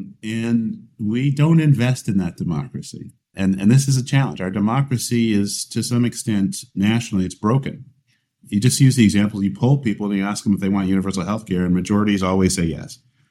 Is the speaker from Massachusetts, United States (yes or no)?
no; California, United States; I'm from California. That means I'm from the future.